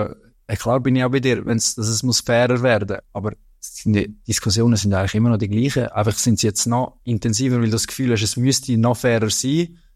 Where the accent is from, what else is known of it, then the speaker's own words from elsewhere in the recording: Brugg, Aargau, Switzerland; Ich komme eigentlich, ich komme aus dem Aargau und bei uns waren alles GC-Jungs gewesen. Also, ja, meine früheren Kollegen aus Bruck, wo ich aufgewachsen bin